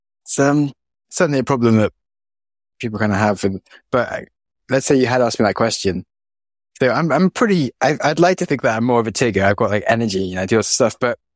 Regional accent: United Kingdom; but then I am British.

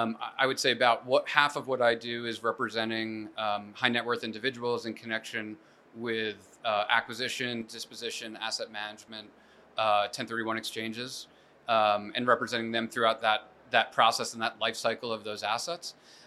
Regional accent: Ridgewood, New Jersey, United States; So I'm from Northern New Jersey, Ridgewood, New Jersey.

